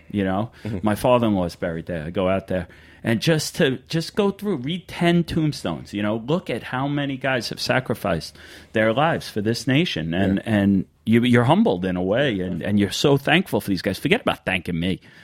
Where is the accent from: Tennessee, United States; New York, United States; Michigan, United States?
New York, United States; I grew up in Suffolk County. We went to the beach.